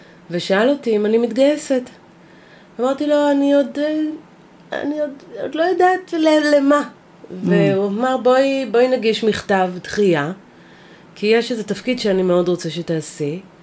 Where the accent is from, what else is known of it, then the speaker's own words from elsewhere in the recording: Holon, Tel Aviv District, Israel; אני שגדלתי בחולון, בסביבה, כן.